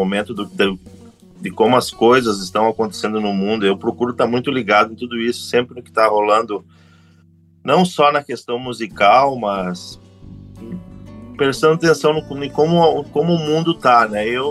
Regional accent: South Region, Brazil; quando eu saí do Sul, assim, quando eu tive uma...

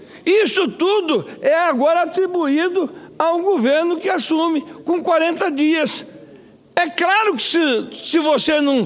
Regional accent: Mato Grosso do Sul, Brazil; lá no meu estado, o Mato Grosso do Sul, historicamente, nós nunca fomos parceiros do PT

